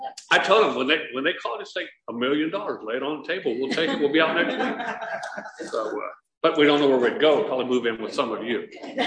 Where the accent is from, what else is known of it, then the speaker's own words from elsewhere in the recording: Chandler, United States; I grew up in Chandler, old army town and stuff like that. Doesn't look like that anymore, but farming town.